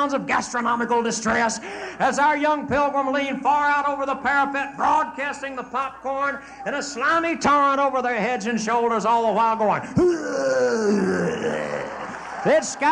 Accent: Winter Park, Florida, United States; when I was growing up in Winter Park, Florida, we had two movie houses in our town.

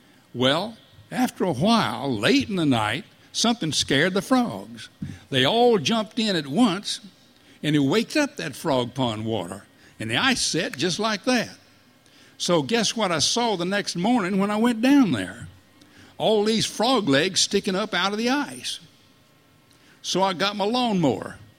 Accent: Florida, United States; I was born and raised in Florida, and I learned that in some parts of the Florida, the land is flatter than in other parts.

